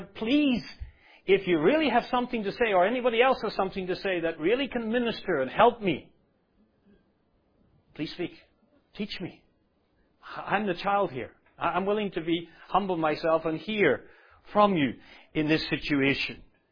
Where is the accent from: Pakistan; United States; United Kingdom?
United Kingdom; now in Singapore; I come from the United Kingdom. Who was it who brought the gospel here?